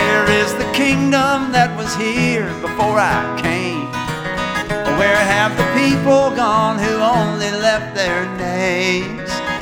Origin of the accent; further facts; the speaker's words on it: Chapel Hill, North Carolina, United States